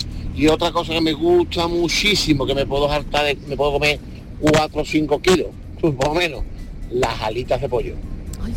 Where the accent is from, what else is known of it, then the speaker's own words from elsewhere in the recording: Seville, Andalusia, Spain; de Sevilla